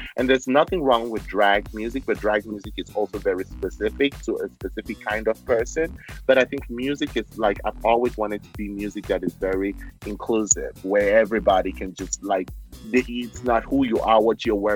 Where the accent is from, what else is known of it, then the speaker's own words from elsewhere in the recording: Cameroon; People love the fact that I came from Cameroon. People love the fact that I spoke differently.